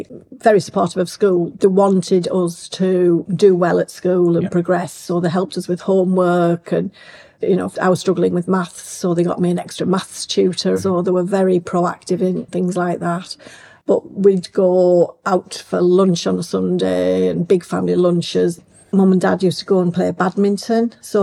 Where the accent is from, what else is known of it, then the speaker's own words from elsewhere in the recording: Middlesbrough, North East England, United Kingdom; born there; I was born in Middlesbrough. I was the eldest of two children.